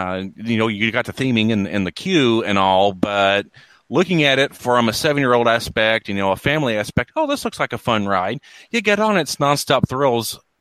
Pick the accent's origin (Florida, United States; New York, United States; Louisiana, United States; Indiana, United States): Indiana, United States; Indianapolis; I actually grew up a lot at Indiana Beach since I am from Indianapolis. Indiana Beach is about an hour and a half away from my house